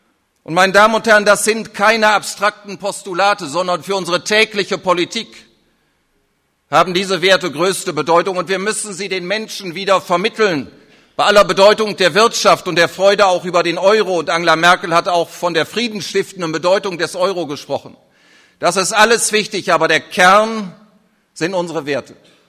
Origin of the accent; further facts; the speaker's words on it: Germany; Ich hoffe, dass wir als Deutsche niemals vergessen